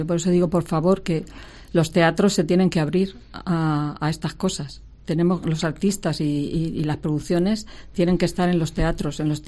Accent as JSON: {"language": "Spanish", "region": "Castilla-La Mancha", "country": "Spain", "said": "Hay varias plazas en Castilla-La Mancha, que a mí es una cosa que se me vea en mi tierra, es una cosa para mí muy importante."}